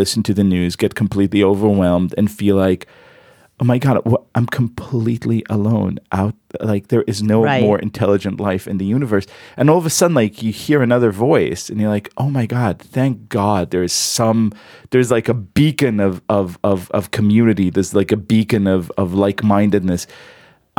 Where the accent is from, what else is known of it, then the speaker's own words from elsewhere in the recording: Israel; English is a second language; because I am from the Israel, I like the tribe metaphor very much, with the desert and the knife and the camel.